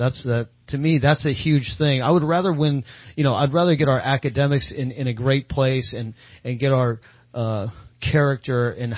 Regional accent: California, United States; I came up here as a kid. I grew up in California. I feel home here

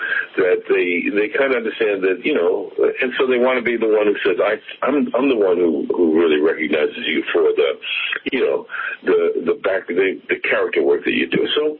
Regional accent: Boston, Massachusetts, United States; Yeah, that's right, Randy. I grew up in Boston and, you know, I mean, in a time when sort of everybody was a ragamuffin, to use your word.

